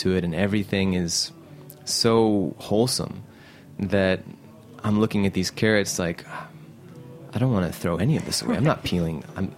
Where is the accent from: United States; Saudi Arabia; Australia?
Saudi Arabia; because I grew up in Saudi Arabia, and I'm half Egyptian